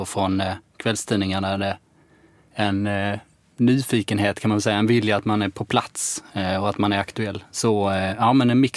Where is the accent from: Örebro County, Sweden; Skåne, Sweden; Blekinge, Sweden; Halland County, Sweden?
Skåne, Sweden; now in Stockholm, Sweden; Jag kommer från Skåne från början, som det säkert hörs.